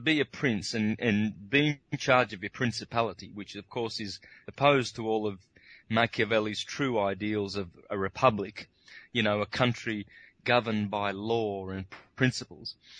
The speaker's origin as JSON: {"language": "English", "town": "Wangaratta", "region": "Victoria", "country": "Australia", "tie": "born or raised there", "said": "I come from the Victorian Alps, grew up in the country, Wangaratta, around that area, Mount Buffalo, all the big mountains there."}